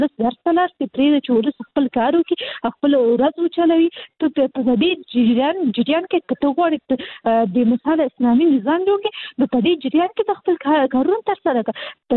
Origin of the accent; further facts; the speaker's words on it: Kabul, Afghanistan; زه حاصلي د کابل یم،